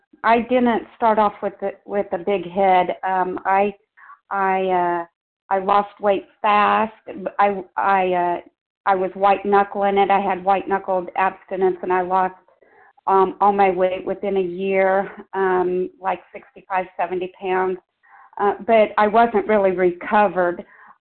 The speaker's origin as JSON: {"language": "English", "region": "Missouri", "country": "United States", "said": "So we're from Northern Missouri"}